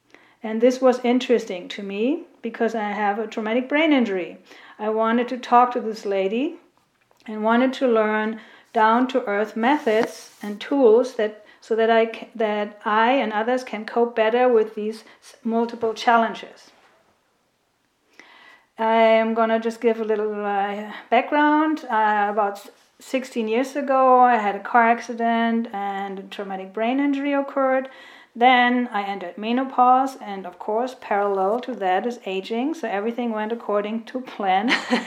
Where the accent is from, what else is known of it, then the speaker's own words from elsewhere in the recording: Northern Germany, Germany; We are both from Germany. She's from the south, I'm from the north